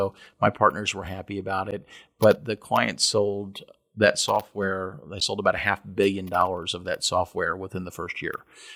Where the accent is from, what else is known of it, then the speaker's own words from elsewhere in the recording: Kentucky, United States; But I grew up in Kentucky. Yeah. Back in the early 90s, there weren't a huge number of economic opportunities here.